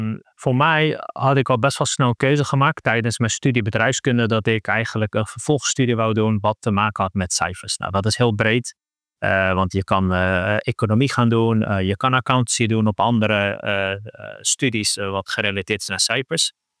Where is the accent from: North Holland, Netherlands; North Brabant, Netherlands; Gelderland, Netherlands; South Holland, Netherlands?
South Holland, Netherlands; The Hague; Ik ben geboren en getogen in Den Haag. Daar ben ik opgegroeid, gezin van 3 kids, allemaal jongens. Ik ben de oudste.